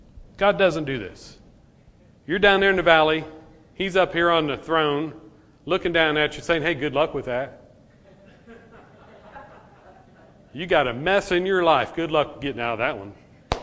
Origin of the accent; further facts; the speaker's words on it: Springfield, United States; That's okay. I'm from Springfield.